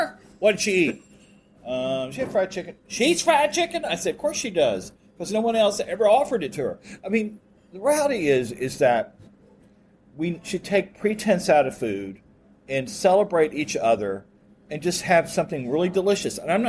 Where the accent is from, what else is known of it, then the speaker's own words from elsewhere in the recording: Florida, United States; Florida, you know, I grew up in Florida. It's pioneer state, you know what I mean?